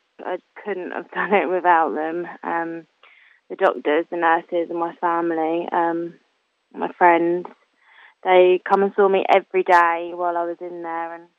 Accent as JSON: {"language": "English", "town": "Chertsey", "region": "South East England", "country": "United Kingdom", "said": "I'm from Chertsey."}